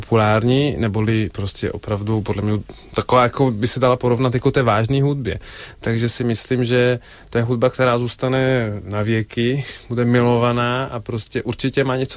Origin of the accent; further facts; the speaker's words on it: Brno, South Moravian Region, Czechia; born there; moved away; also born or lived in Italy; Řeknu, že jsem narozený v Brně, jo, jako takže jako ještě předtím, než jsem měl do Itálie, tak jsem se narodil tam.